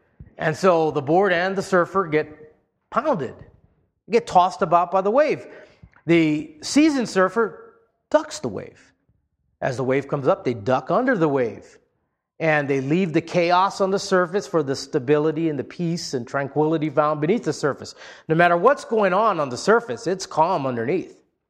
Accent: Hawaii, United States; I grew up in Hawaii. I can attest to being tossed by waves.

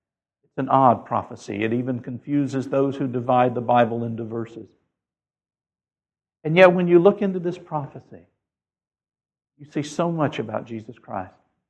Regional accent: Rome, Georgia, United States; I tell people that I was raised in Rome and went to school in Athens, and they think I have a classical education, but they're both in Georgia.

